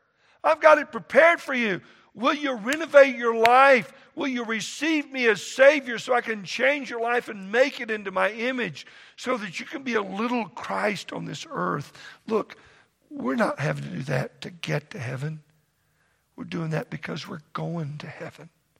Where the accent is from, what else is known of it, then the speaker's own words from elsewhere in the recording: Texas, United States; you know, I grew up in Texas and I came here and somebody said, you got to go to Great Falls.